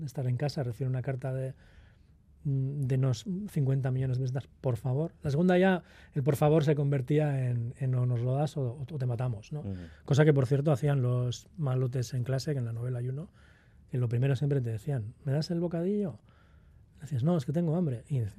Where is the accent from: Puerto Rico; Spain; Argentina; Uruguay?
Spain; Lezama, Basque Country; Yo soy de Lezama.